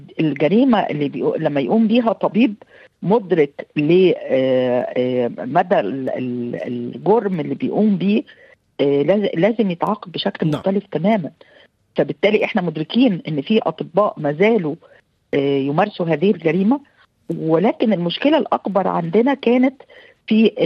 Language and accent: Arabic; Egypt; سبب الارتفاع اللي كان شديد عندنا في مصر